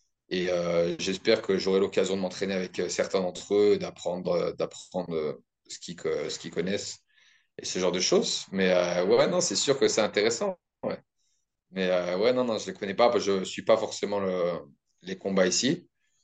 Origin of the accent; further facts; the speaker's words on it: the Alps, France; now in New Zealand; la Suisse, c'est pas loin de là où ma famille vit en France. Je viens des Alpes de base.